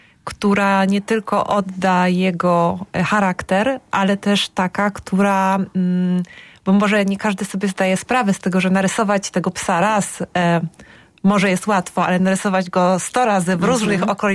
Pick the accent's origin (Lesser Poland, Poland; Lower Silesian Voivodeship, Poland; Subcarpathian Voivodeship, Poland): Lesser Poland, Poland; Kraków; jestem z Krakowa. Natomiast czuję się taką rezydentką Szczecina, ponieważ od 10 lat przyjeżdżam tutaj do Oli.